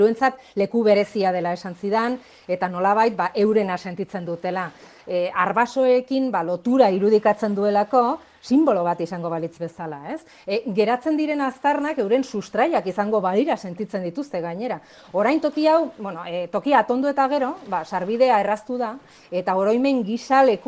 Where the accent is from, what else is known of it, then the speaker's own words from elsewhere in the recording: Arrasate, Basque Country, Spain; accent: Arrasate Basque dialect; also born or lived in Vitoria-Gasteiz; Ba, nire euskalki kutxuna arrasatekoa da, noski. Zeni berez arrasatekoa naiz, naiz eta zazpi urtekin Gasteizea joan, ez, orduan. Bueno, ba hori da Arrasateko euskalkia nire euskalki kutxuna, no?